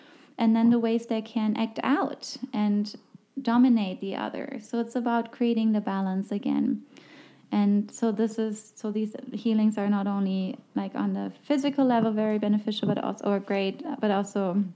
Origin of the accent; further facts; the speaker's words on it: Germany; English is a second language; moved away as an adult; also born or lived in London; now in New York, United States; with my accent, you can hear I'm not from the United States originally. I'm from Germany, and I lived there until, well, I lived in London for a moment, but I moved to New York when I was 25.